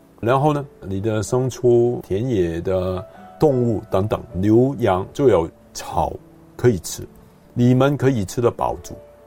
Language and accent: Chinese; South China, China; 好像是中国的南方啊，我是南方人，南方人泡汤的时候都加一些的蜜枣